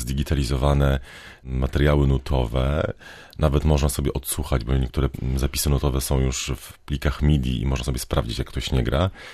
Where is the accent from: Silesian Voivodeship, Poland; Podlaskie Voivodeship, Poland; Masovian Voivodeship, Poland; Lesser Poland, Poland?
Podlaskie Voivodeship, Poland; Grajewo; Jestem związany z kurpiami, z Podlasiem, bo jakby pochodzę z województwa podlaskiego, tam są moje korzenie. Właściwie to z pogranicza, to już jest zachodnia część województwa podlaskiego, więc to tak naprawdę jest Mazowsze historyczne.